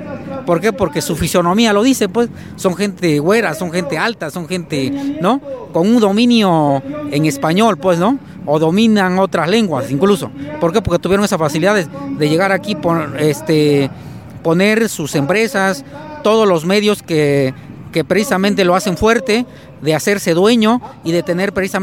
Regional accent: Mexico; nosotros sí somos de México porque nacimos aquí, nuestros legados ancestrales son de acá.

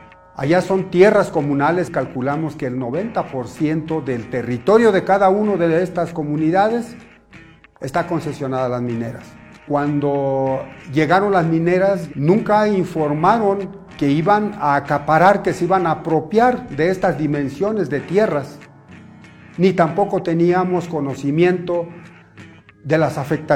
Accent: Mesa del Nayar, Nayarit, Mexico; soy comunero de Mesa del Nayar, pertenezco al pueblo Nayeri

